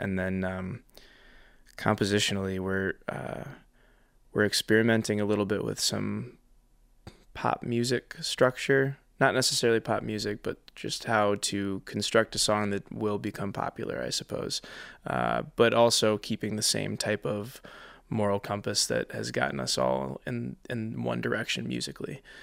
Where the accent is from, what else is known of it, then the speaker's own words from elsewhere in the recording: Lansing, Michigan, United States; I came in from Lansing, Michigan to go to school to Albion to play football